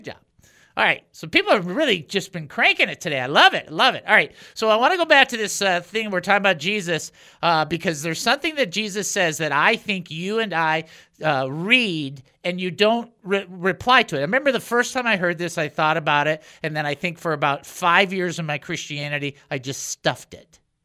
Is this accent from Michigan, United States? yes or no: yes; Michigan, United States; See, now, I'm from originally from Michigan, so you know, we think blue and gold.